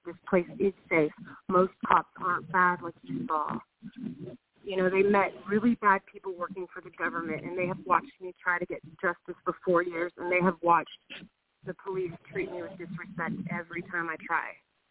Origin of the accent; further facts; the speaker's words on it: Texas, United States; And I'm a Texan and a Democrat.